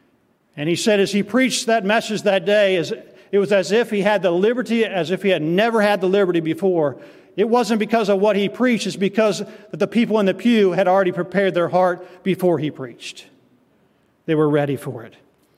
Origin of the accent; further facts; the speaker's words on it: Tennessee, United States; I'm originally from Tennessee, and I think, man, that's a southern way to talk right there, you all.